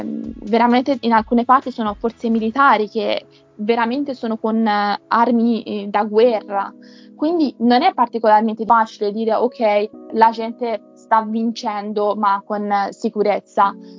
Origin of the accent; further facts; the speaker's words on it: Iran; sono iraniana, però non rappresento il mio governo